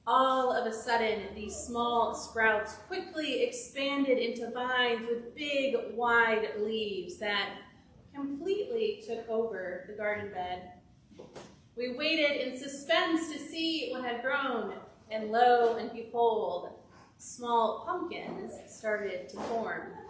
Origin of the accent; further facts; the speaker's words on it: Indiana, United States; I grew up in Indiana with a big backyard that included a raised garden bed where each summer my family would plant cherry tomatoes, green peppers, and cucumbers.